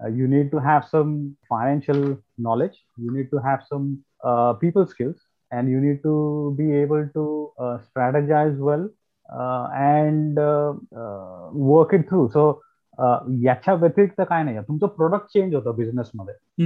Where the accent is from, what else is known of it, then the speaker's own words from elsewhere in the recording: Pimpri, Maharashtra, India; also born or lived in Pune; मी मूळ पुण्याचा आहे पण नंतर आम्ही बाबा जॉबसाठी वगैरे इथे पिंपरीला मूव्ह झालो. शाळा माझी पिंपरीमध्ये होती. मी टाटा मोटर्स विद्यानिकेतन स्कूल मध्ये माझं एज्युकेशन झालं कारण बाबा टेल्कोला कामाला होते. इथे 2003 मध्ये आलो.